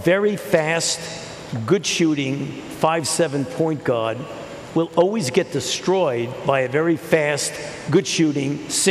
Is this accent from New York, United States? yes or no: yes; New York City, New York, United States; Well, I played high school basketball in New York City.